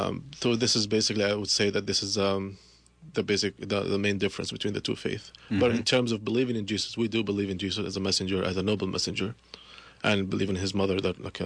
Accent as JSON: {"language": "English", "country": "Egypt", "said": "I'm from Egypt, and the neighboring country is Israel."}